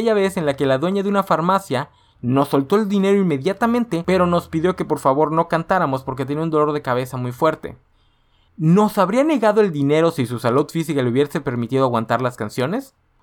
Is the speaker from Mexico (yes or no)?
yes; Mexico; Y como mexicanos nosotros podemos presumir que no toda nuestra estética navideña es producto del capitalismo